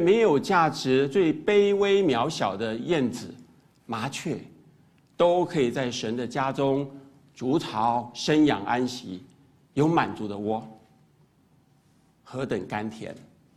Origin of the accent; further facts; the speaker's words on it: Taiwan; 我是第一次作为一个台湾人第一次爬上去